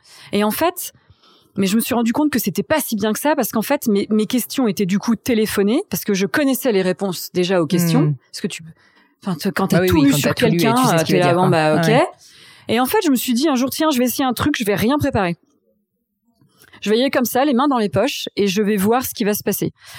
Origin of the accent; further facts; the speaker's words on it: Reims, Grand Est, France; Donc j'ai grandi à Reims. On habitait dans un petit village dans la montagne de Reims qui s'appelait Chigny-les-Roses.